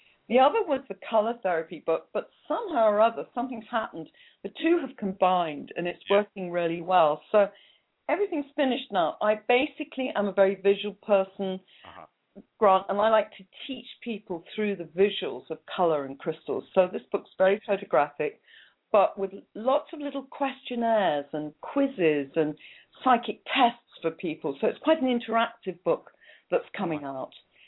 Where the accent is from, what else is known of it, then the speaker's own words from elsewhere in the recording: Cardiff, Wales, United Kingdom; Oh, well, I'm from Cardiff. That's where I'm from.